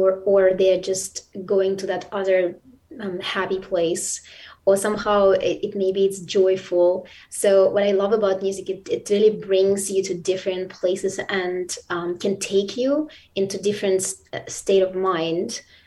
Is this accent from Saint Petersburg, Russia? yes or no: yes; Saint Petersburg, Russia; born or raised there